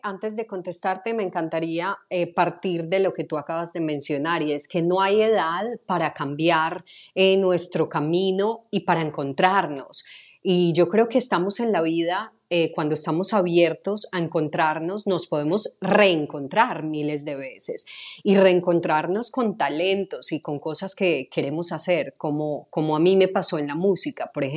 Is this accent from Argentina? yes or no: no; Medellín, Antioquia, Colombia; accent: Medellín; empecé a neutralizar mi acento de Medellín, que es bastante fuerte